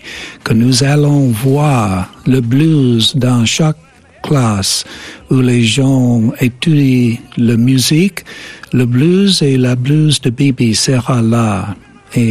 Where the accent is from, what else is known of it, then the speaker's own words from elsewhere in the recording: Vicksburg, Mississippi, United States; French is a second language; Et il est né chez moi au Vicksburg, Mississippi.